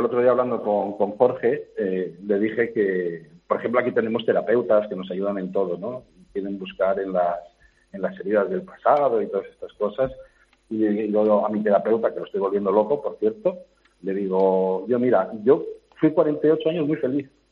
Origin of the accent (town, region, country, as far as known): Asturias, Spain; moved away